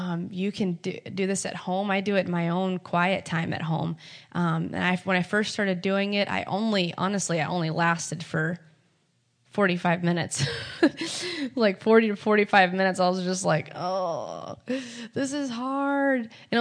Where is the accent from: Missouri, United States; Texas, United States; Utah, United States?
Missouri, United States; Kansas City; I know, I'm from Kansas City, like the barbecue.